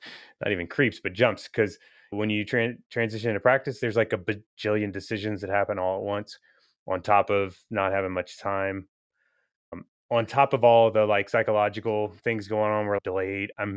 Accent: Kentucky, United States; Yeah, for the most part. I'm from Woodford County. If anybody drinks bourbon, I'm from where Woodford Reserve is made or whatever, distilled, I guess.

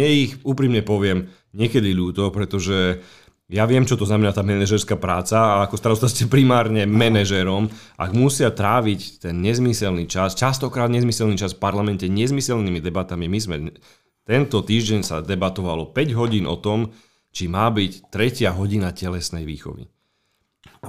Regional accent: Michalovce, Košice Region, Slovakia; ja som tiež pôvodom z Michalovec, ale asi by som si netrúfol kandidovať v Michalovce, keď tam nežijem

